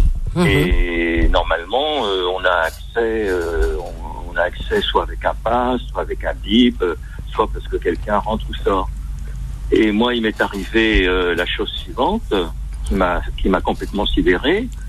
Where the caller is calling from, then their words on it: Clichy, Île-de-France, France; de Clichy, 92.